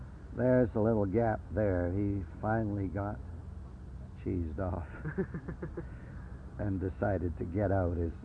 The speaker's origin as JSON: {"language": "English", "town": "Oldham", "region": "North West England", "country": "United Kingdom", "tie": "born there", "said": "I was born in Oldham, Lancashire, in 1909."}